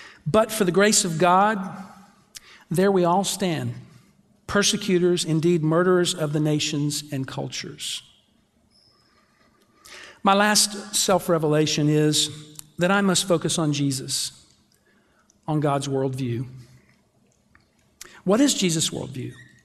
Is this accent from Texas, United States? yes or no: yes; Texas, United States; But I am tempted when I hang out with the guys I grew up with in Texas